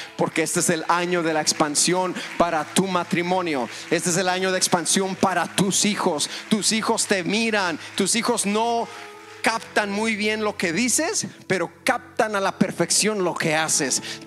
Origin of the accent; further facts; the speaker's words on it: Santana, Michoacán, Mexico; Soy de Michoacán. Pues de Michoacán será el mejor. Crecí en Santana.